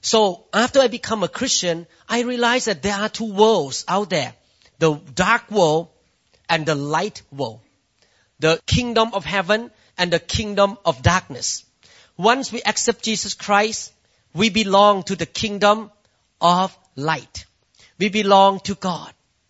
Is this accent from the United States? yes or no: no; Thailand; I grew up in Thailand as a Buddhist man.